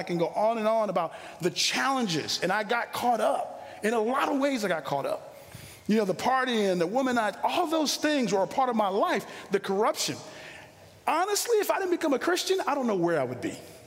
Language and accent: English; Brooklyn, New York, United States; growing up in Brooklyn, I mean, you're talking about, I mean, it was just really difficult growing up.